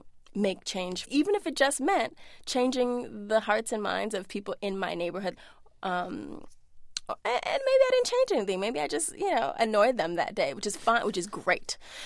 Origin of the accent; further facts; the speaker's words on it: Brazil; my accent was great at the time, so they didn't know that I wasn't from there, and to insist on service and respect as a Brazilian